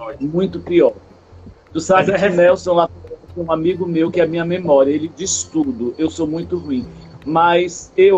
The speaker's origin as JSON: {"language": "Portuguese", "town": "Recife", "region": "Pernambuco", "country": "Brazil", "also_born_or_lived": "Garanhuns", "said": "Eu sou de Recife, mas morei muitos anos em Garanhuns."}